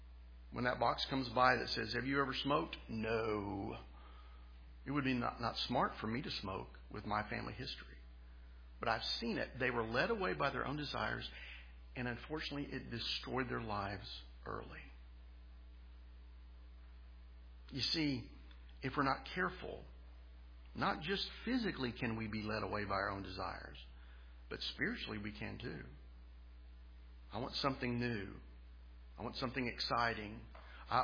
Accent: Tulsa, Oklahoma, United States; I grew up in Tulsa.

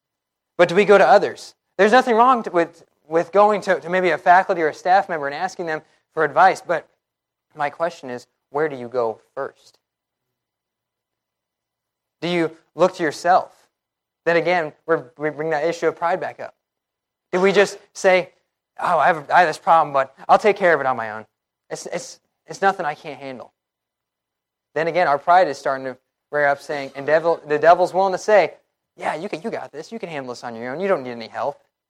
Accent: Midwest, United States; because I grew up in the Midwest, kind of farm country

